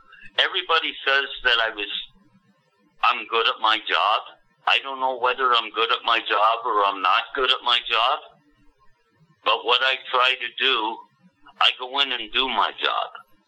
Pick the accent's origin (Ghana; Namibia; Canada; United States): Canada; Prince Edward Island; born there; now in Ontario, Canada; I was born in Prince of Rhode Island. I come up to Ontario in 1979.